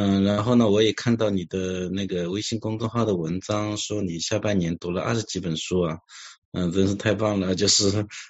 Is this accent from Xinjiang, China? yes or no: no; Suzhou, Jiangsu, China; 因为我是来自苏州嘛